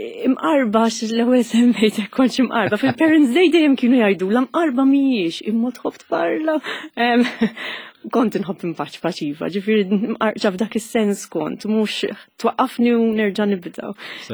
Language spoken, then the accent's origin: Maltese; Nadur, Gozo, Malta; born or raised there